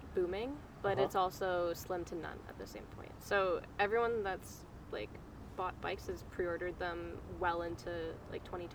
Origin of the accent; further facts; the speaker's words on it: Keswick, Ontario, Canada; she grew up in Uxbridge and I grew up in Keswick, so she's more local to me than I guess some of the trails up north here.